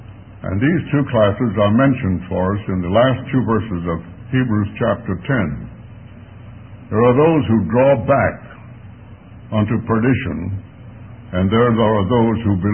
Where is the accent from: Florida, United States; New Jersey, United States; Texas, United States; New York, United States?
New Jersey, United States; Jersey City; born there; Happened to have been born in the same city that I was born in, Jersey City, New Jersey.